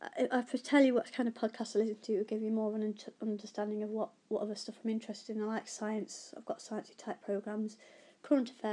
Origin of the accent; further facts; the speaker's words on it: Stafford, West Midlands, United Kingdom; I was born in Stafford and lived in Staffordshire all my life, apart from when I've been away at school to various boarding schools.